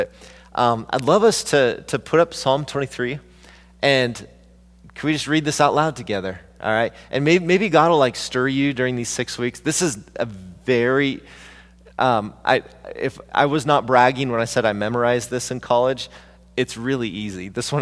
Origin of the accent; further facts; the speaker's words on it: New York, United States; Some of you might consider yourself a city folk, like I'm a New Yorker, right?